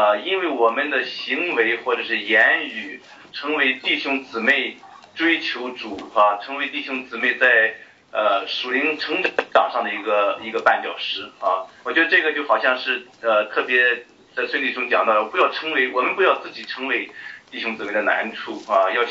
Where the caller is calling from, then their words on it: Newark, New Jersey, United States; 在纽瓦克这边。